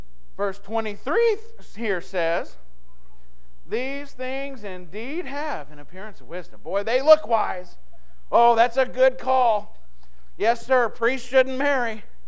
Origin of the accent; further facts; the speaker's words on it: Alabama, United States; Now, when I grew up in Alabama, on Fridays, what was the only type of meat that was served at school?